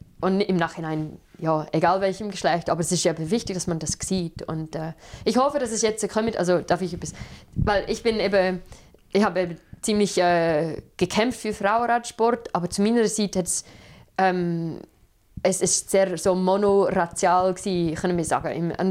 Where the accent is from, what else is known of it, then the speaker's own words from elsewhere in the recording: England, United Kingdom; dass ich in England aufgewachsen bin